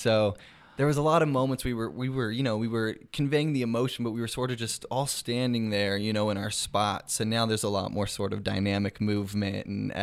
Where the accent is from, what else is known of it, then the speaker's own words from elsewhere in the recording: Weaverville, California, United States; Well, I grew up in Weaverville over the hill